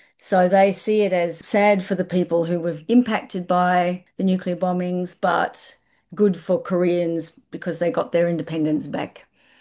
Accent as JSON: {"language": "English", "country": "Australia", "said": "my home country of Australia"}